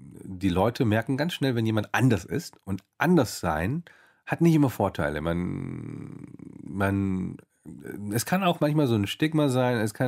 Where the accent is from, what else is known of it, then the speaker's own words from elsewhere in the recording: Heidelberg, Baden-Württemberg, Germany; born there; weil ich bin ja in Deutschland geboren.